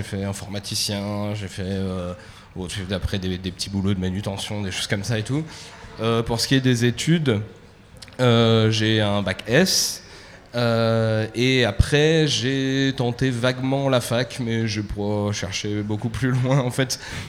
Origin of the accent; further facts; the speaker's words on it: Île-de-France, France; now in Bordeaux, France; Alors, donc je viens de Bordeaux. Enfin, à la base, je viens de région parisienne, mais ça fait presque 20 ans que je suis à Bordeaux.